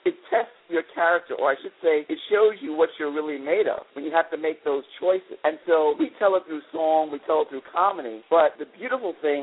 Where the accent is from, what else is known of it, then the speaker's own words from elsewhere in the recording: Brooklyn, New York, United States; Okay, well, I'm a Brooklyn boy, born and raised in Brooklyn, New York. Went to school in Brooklyn, Brooklyn Tech.